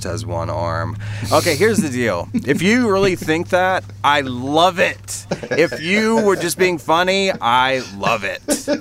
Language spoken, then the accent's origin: English; Port Richey, Florida, United States; I'm from Port Richey, Florida.